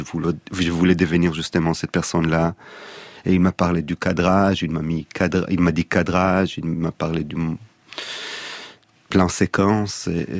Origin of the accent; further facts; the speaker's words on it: Tel Aviv, Tel Aviv District, Israel; Je suis né à Tel Aviv. Ma mère était monteuse de cinéma, mon père un écrivain. C'est là où je suis né, c'est là où j'ai grandi.